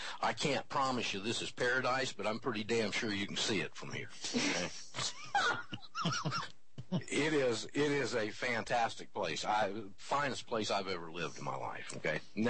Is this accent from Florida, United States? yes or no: yes; Panama City, Florida, United States; born there; I was born in Panama City, Florida, the Redneck Riviera, as it's affectionately referred to.